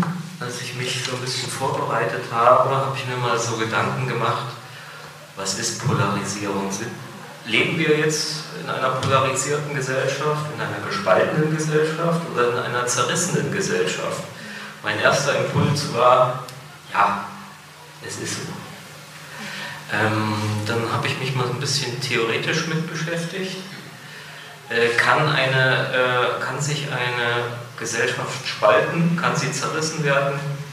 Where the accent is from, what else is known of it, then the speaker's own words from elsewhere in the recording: Thuringia, Germany; ich komme aus der Region Ostthüringen